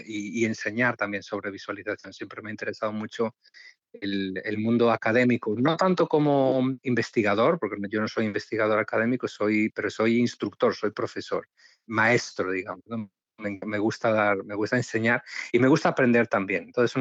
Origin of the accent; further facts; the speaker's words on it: Galicia, Spain; now in Miami, United States; España, que es mi país de origen. Yo soy español, gallego